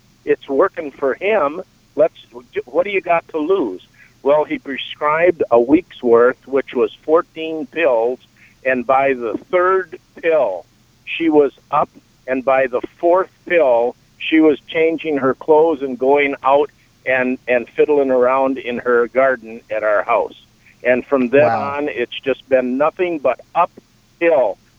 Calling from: Texas, United States; I am here from Texas.

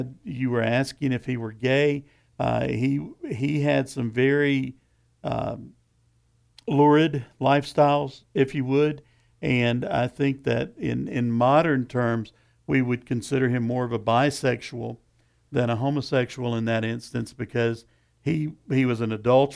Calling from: Tupelo, Mississippi, United States; from Tupelo.

